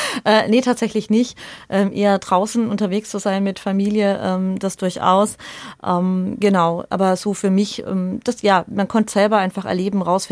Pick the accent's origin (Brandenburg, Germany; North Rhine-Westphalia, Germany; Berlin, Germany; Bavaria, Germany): Bavaria, Germany; Lohr am Main; Ich bin ja in Lohr am Main zur Schule gegangen, aufs Gymnasium.